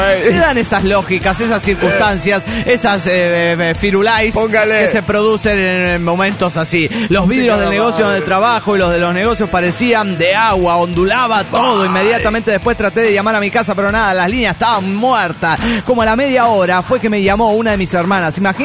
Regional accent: Valencia, Carabobo, Venezuela; de Valencia, Venezuela.

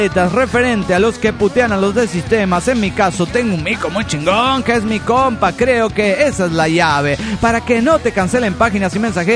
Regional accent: Peru; moved away; Pero vine a Perú a saludar. Vine porque es mi tierra.

